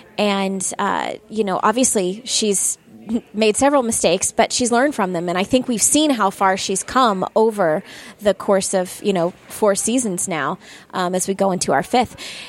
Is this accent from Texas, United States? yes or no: no; Orlando, Florida, United States; because I grew up in Orlando.